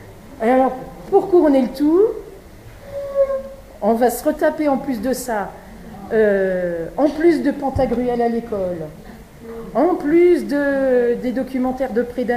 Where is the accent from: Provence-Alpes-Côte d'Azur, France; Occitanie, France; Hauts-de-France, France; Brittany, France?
Brittany, France; Je parle de la Bretagne, je suis bretonne